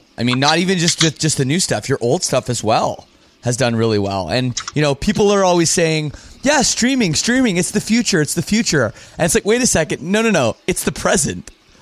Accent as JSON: {"language": "English", "country": "Canada", "said": "cause I'm from Canada too."}